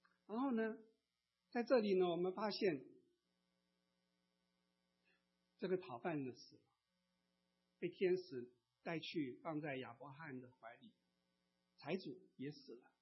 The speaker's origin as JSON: {"language": "Chinese", "country": "Taiwan", "said": "当我从台湾来的时候，我会告诉你，台湾有一个阿里山"}